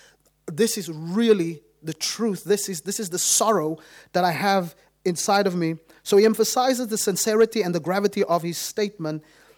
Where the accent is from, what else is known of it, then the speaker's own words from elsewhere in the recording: Cape Town, Western Cape, South Africa; I remember growing up in Cape Town, that every Friday, it's always chaotic in Cape Town.